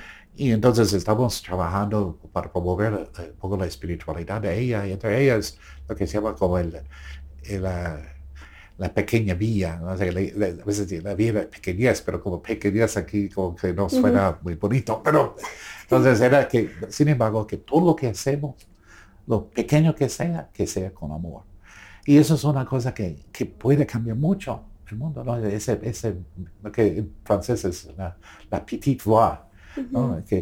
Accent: Guatemala; O sea, que no son guatemaltecos más, que todos somos guatemaltecos.

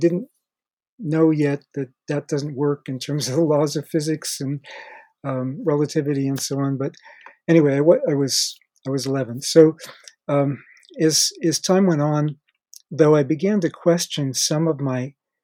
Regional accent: Ohio, United States; I grew up in suburban northern Ohio, and my parents were very respectable socially and morally and so on.

